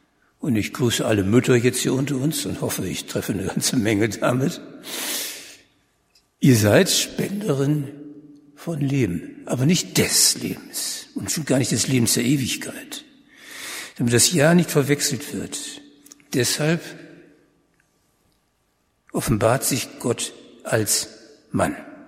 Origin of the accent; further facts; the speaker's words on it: Bremen, Germany; Ich bin auch Bremer.